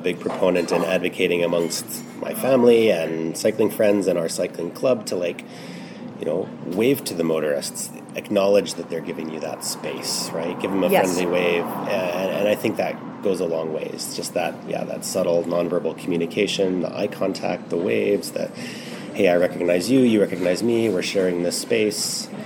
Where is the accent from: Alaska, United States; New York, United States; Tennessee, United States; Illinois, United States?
Alaska, United States; Juneau; also born or lived in Montana / Boulder, United States / Salt Lake City, United States / Prince George, California, United States; So my background, again, I was born and raised in Juneau, Alaska, but then I lived in Montana. I lived in Boulder, Colorado, kind of a hotbed for cycling in North America, doing a graduate degree.